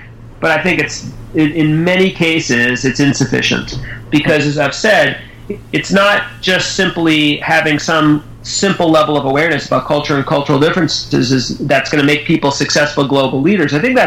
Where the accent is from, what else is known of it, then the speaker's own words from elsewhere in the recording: United States; I grew up in the United States. I did not have a multicultural background at all.